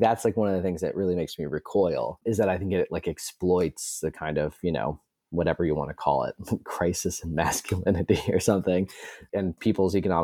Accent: Elmira, New York, United States; I'm from Elmira, New York. So I like the Bills, I like the Knicks, right? You know, I'm Irish and depressed, so I like Liverpool.

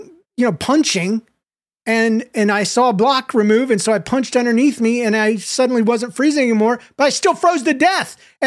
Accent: Florida, United States; Freaking, I'm from Florida. There's no hills.

